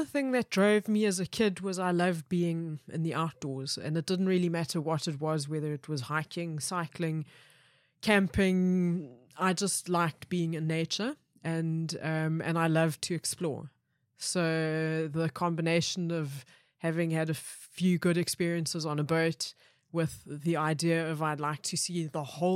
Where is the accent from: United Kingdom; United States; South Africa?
South Africa; Well, I grew up in South Africa inland, and if I was lucky, we'd go down to the sea once a year.